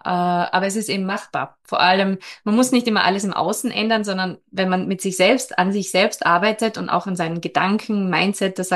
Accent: Central Austria, Austria; ich komme aus Österreich, genau im Zentrum.

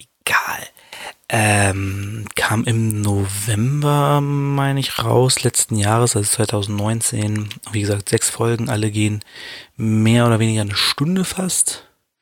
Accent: Hanover, Lower Saxony, Germany; meine Heimatstadt mal ein bisschen in den Vordergrund drängen und sagen, hier, das ist Hannover, die Rapper gibt's alle hier in dieser Stadt.

